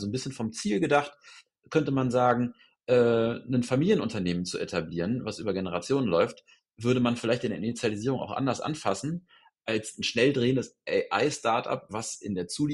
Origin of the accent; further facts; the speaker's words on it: Hanover, Lower Saxony, Germany; ich komme aus Hannover